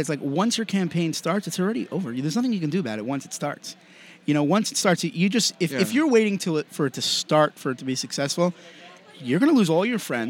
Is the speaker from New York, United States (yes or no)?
yes; New York, United States; I'm from New York.